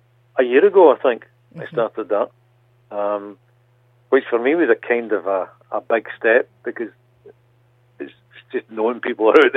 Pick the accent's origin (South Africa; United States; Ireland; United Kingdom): United Kingdom; because we're the British reserve that we tend to have.